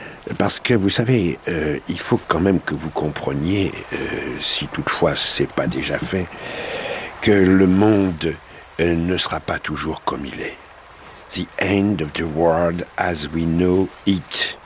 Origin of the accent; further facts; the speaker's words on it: France; je suis français